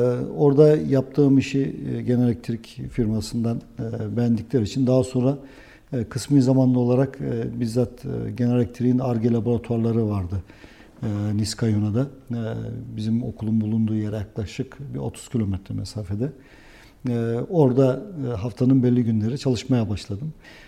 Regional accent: Denizli, Turkey; born there; Efendim ben 1967 Denizli doğumluyum.

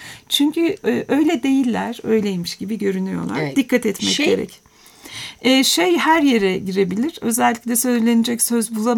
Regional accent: Ankara, Turkey; Ben doğma büyüme Ankaralıyım.

